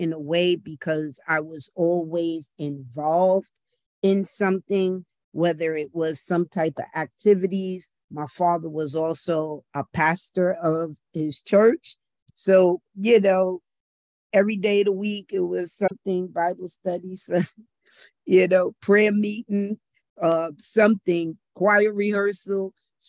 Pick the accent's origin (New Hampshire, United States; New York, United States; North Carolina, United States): New York, United States; Bronx; So definitely a different vibe, growing up in the Bronx